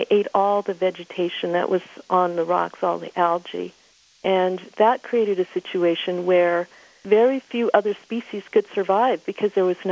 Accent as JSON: {"language": "English", "region": "Montana", "country": "United States"}